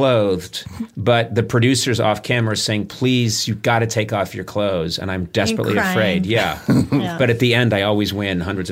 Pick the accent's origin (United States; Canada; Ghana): United States; East Coast; now in Los Angeles, United States; I grew up on the East Coast. I spent a lot of time traipsing around the woods and stuff when I was sent off to camp.